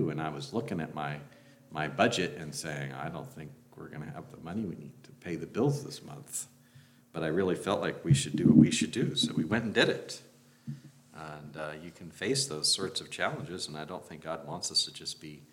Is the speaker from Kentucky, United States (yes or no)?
yes; Kentucky, United States; we had a lake where I grew up in Kentucky, about 20 miles long